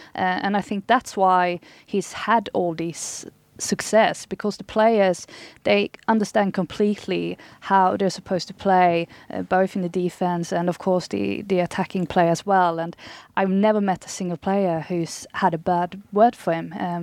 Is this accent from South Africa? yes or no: no; southern Sweden, Sweden; I'm actually from the southern part of Sweden, so my accent is not very good for this.